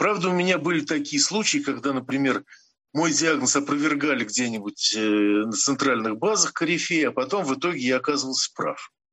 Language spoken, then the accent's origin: Russian; Primorsky Krai, Russia; Я же вам сказал, что я вырос в Приморье.